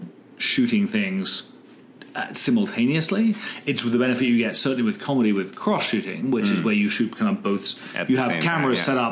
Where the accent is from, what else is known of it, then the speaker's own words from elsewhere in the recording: United Kingdom; I'm British. What do we know?